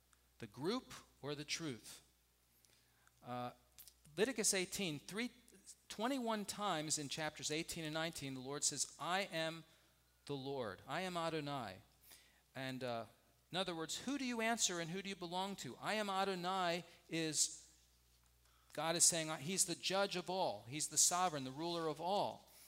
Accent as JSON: {"language": "English", "region": "Northeast", "country": "United States", "tie": "born or raised there", "said": "If you may have guessed, I'm not from the South. So I grew up in the Northeast."}